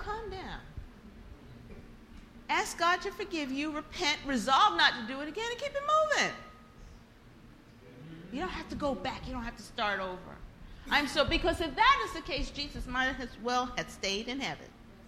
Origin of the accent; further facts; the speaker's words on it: New York City, New York, United States; Now, I'm from New York City originally. Can you tell? Born and raised in Southeast Queens.